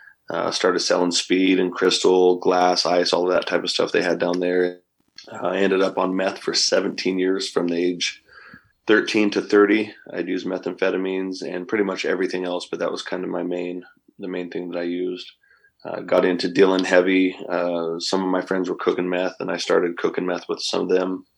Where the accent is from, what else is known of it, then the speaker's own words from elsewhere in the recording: Idaho, United States; I was raised up here in North Idaho, had a great, very successful family